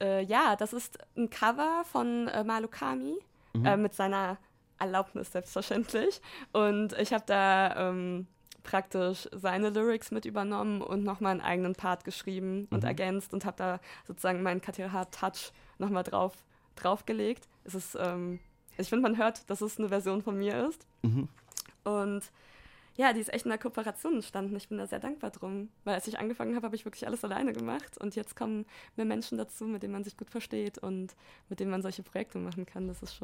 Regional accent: Germany; born there; Nee, ich wurde in Deutschland geboren. Ich bin die erste Person in meiner Familie, die praktisch in Deutschland geboren wurde.

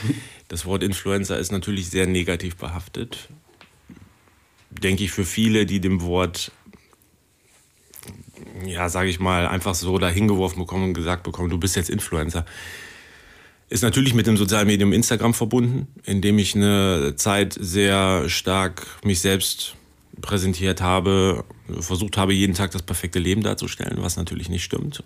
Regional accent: Langenfeld, North Rhine-Westphalia, Germany; born there; now in Cologne, Germany; Ich bin in Langfeld geboren, quasi vor der Tür.

